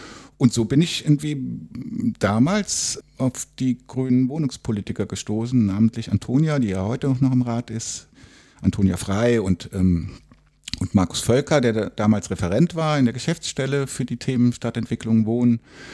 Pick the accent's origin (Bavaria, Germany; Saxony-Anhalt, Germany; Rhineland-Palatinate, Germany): Rhineland-Palatinate, Germany; Koblenz; Nee, ich bin am Mittelrhein aufgewachsen, in Koblenz.